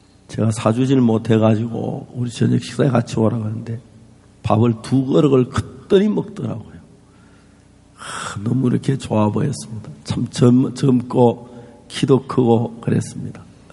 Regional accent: Gyeongsang, South Korea; now in Gwangju, South Korea; 제가 경상도 사람인데

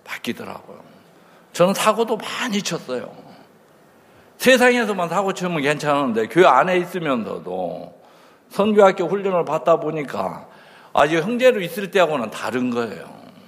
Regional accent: Chungcheong, South Korea; 저는 충청도 사람이고 아주 둔해요.

